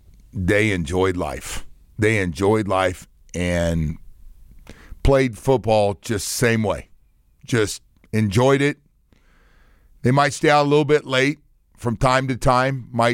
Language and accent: English; Okeechobee, Florida, United States; I'm from Okeechobee.